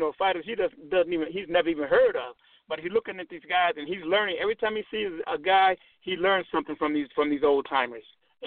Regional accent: Philadelphia, Pennsylvania, United States; I grew up in Philadelphia.

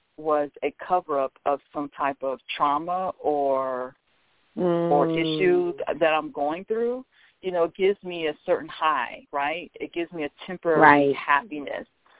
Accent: California, United States; I'm from Cali. I'm really laid back.

